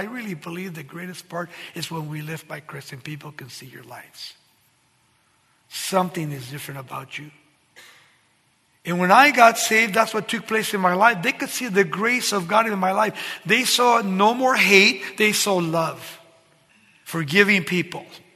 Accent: Baldwin Park, California, United States; I grew up in Baldwin Park, and you know the police knew me

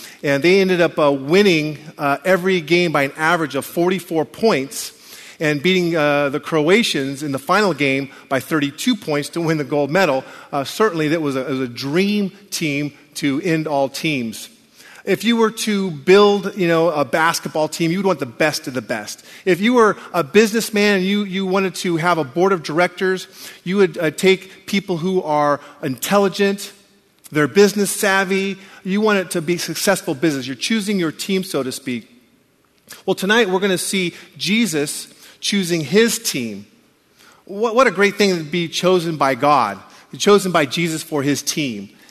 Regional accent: Anaheim, California, United States; I grew up in Anaheim, born and raised there.

